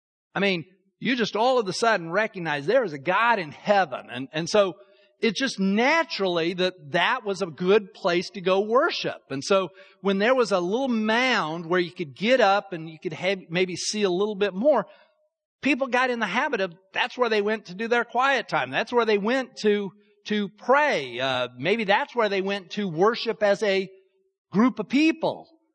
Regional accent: Utah, United States; I grew up in Utah. One of the things I did a lot during my teenage years was go up into the mountains and hike.

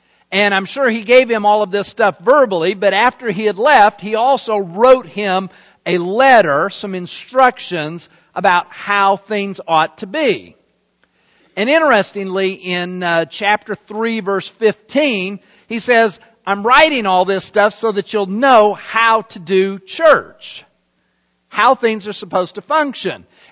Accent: Salt Lake City, Utah, United States; I was probably 10 years old, maybe even a little bit less, and I was growing up in Salt Lake City, Utah

